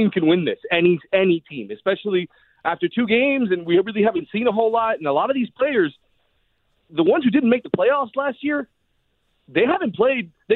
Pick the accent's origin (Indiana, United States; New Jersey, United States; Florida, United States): Florida, United States; Miami; So I expect all the Inter-Miami fans, all my hometown boys, all you guys over there